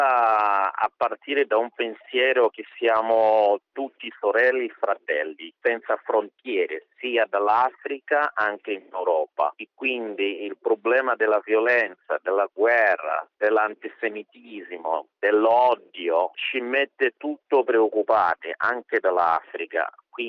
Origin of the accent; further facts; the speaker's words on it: Mozambique; Io vengo dal Mozambico